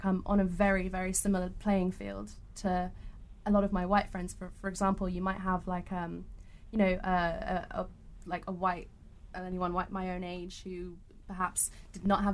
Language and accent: English; Australia; born there; I was born in Australia